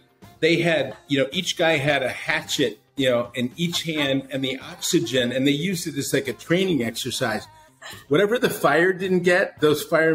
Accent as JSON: {"language": "English", "town": "Philadelphia", "region": "Pennsylvania", "country": "United States", "tie": "born or raised there", "said": "I grew up in Philadelphia"}